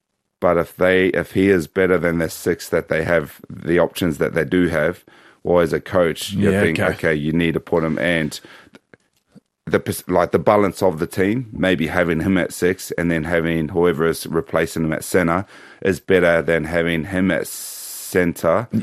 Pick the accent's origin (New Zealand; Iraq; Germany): New Zealand; as a young kid growing up in New Zealand, to see him do the haka response to the All Blacks, that was quite special